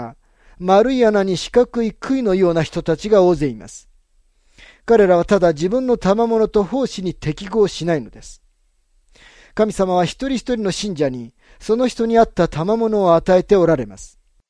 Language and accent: Japanese; Texas, United States; now in California, United States; 私は人々が遠くからも近くからも葬式にたくさん出席するところのテキサスの出身です。